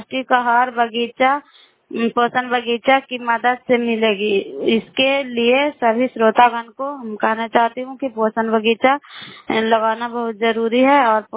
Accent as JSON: {"language": "Hindi", "region": "Bihar", "country": "India", "said": "नालंदा जिला करावलाव के निवासी हूँ।"}